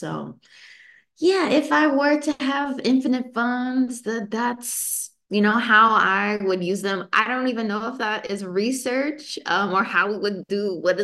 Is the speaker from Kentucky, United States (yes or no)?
yes; Kentucky, United States; I would want to use those funds to go home to my home state of Kentucky and get some land and open up a wellness center.